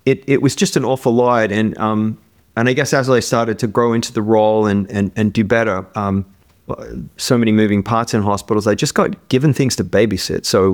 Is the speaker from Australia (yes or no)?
yes; Australia; moved away; And that's sort of what it feels like after you've been in North America as an Australian for, in my case, 30 years. Yeah. You know, your accent is still there. It's how you grow up and it's how you talk, but it's definitely lost its edge.